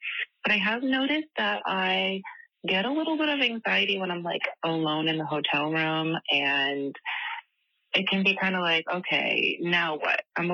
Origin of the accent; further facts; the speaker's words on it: New Hampshire, United States; I'm from New Hampshire.